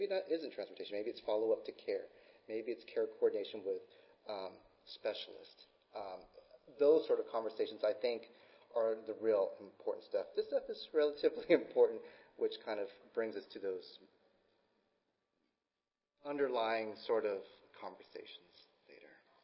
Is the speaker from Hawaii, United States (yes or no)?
yes; Hawaii, United States; And I don't know where that y'all came from because I'm from Hawaii